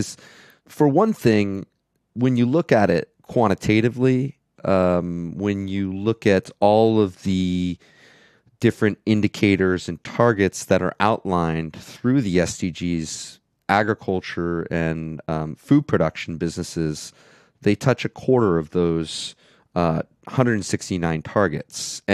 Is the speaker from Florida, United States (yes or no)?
yes; Florida, United States; also born or lived in Alaska / New York City; Well, I grew up in Florida, but I lived in Alaska for 10 years, as well as living in New York City.